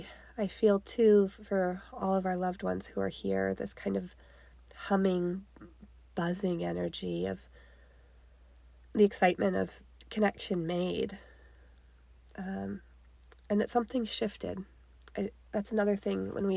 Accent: Nevada, United States; We grew up in Nevada.

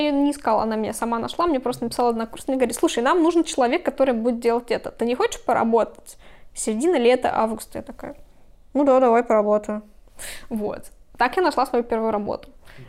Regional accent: Moscow, Russia; now in Berlin, Germany; я не могу жить в деревне, потому что я родилась и выросла в Москве.

